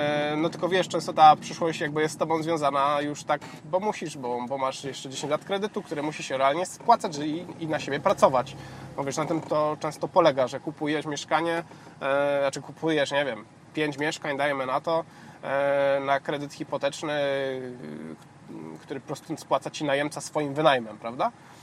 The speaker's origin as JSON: {"language": "Polish", "region": "Silesian Voivodeship", "country": "Poland", "said": "jestem takim rodowitym Hanysem, czyli osobą z Górnego Śląska."}